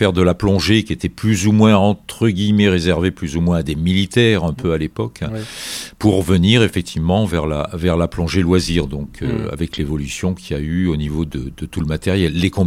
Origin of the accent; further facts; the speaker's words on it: Capbreton, Nouvelle-Aquitaine, France; born there; je suis né à Cabreton, à Bayonne. Mes grands-parents étaient là et l'océan était là.